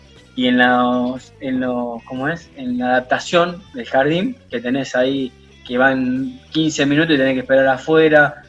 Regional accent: Argentina; pero acá, viste, como somos nosotros los argentinos, ya enseguida empezás a putearlo

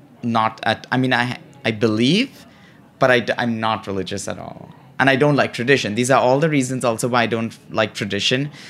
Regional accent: India; now in United States; So one of the things that happened when I came from India to America, I had never traveled at all at that point because my parents didn't have money.

